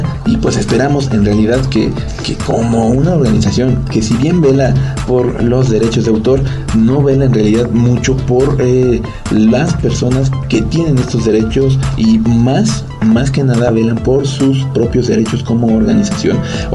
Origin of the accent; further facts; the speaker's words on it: Mexico; y entre todos como mexicanos, pues es registrarnos y apoyar este proyecto totalmente nacional